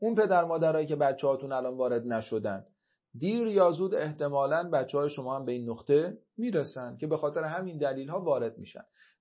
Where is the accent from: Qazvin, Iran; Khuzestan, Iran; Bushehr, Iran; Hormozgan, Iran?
Hormozgan, Iran; Bandar Abbas; من بچه بندرعباسم